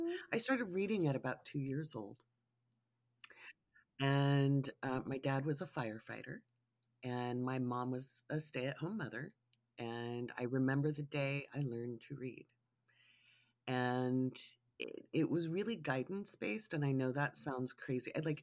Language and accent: English; Oregon City, Oregon, United States; I grew up near Oregon City, Oregon.